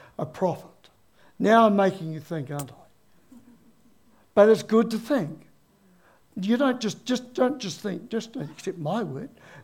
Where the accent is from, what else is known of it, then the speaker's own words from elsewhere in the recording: Dannevirke, Manawatū-Whanganui, New Zealand; He came to the Anglican church in my hometown in Dannevirke, and he preached.